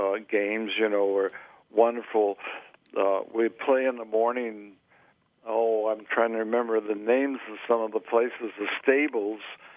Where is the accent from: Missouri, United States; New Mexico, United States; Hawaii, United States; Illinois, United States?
Missouri, United States; Sedalia; I was not exposed to very much music growing up in Sedalia, but I did have that jazz experience and background.